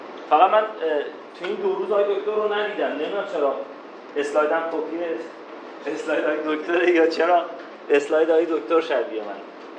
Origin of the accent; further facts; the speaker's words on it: Zanjan, Zanjan Province, Iran; moved away as an adult; now in Tehran, Iran; من بچه زنجانم. سال 82 من از زنجان اومدم تهران و هیچی نداشتم